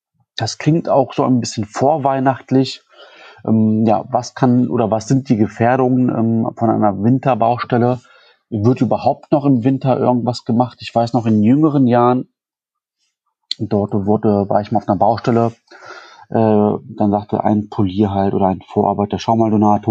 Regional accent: North Rhine-Westphalia, Germany; wir kommen ja aus Nordrhein-Westfalen

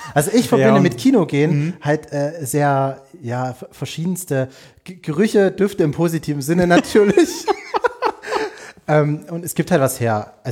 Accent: Saxony, Germany; ich war Stadtrat bei mir im Erzgebirge in meiner Heimatstadt

